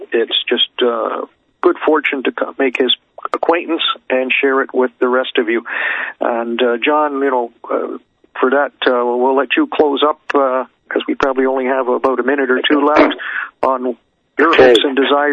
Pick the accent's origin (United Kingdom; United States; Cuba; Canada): Canada; Until the next time … from Canada, exposing the royal secret.